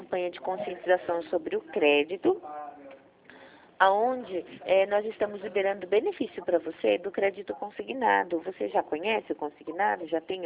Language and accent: Portuguese; Jundiaí, São Paulo, Brazil; Não, eu sou de Jundiaí